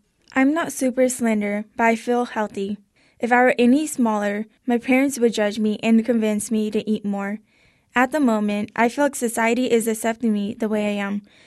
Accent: Fresno, California, United States; I'm from East Central Fresno. My family is Hmong, and we practice shamanism.

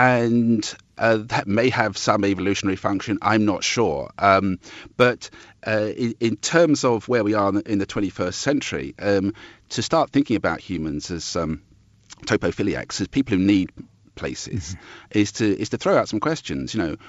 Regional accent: Epping, East of England, United Kingdom; You can just see it in the kind of celebrations, the events in this little town I used to come from, which I came from, Epping, in the suburb of London.

